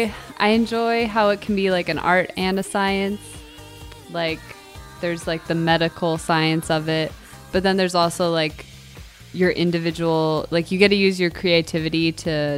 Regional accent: Santa Cruz, California, United States; Santa Cruz is in the Monterey Bay area. It is about 2 hours

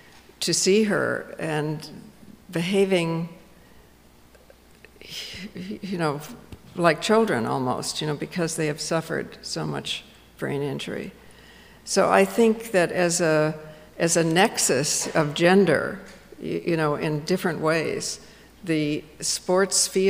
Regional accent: New York City, New York, United States; I mean, I as a New Yorker, I am so apologetic for Donald Trump.

